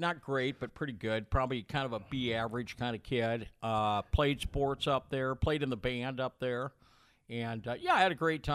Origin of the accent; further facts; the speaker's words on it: Sioux City, Iowa, United States; Well, I grew up out in Morningside, Chris. Was a went to Washington Grade School, which doesn't exist anymore. And then, of course, East Junior, East High.